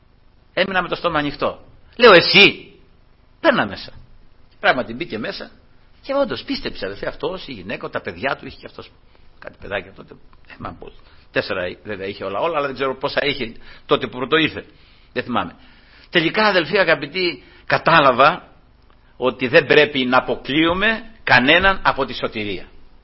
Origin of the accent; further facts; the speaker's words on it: Peloponnese, Greece; εγώ είμαι από τη Μεσσηνία βέβαια